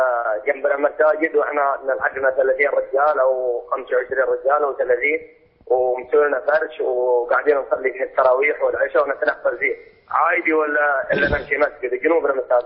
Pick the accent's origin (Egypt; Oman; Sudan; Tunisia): Sudan; أنا من السودان.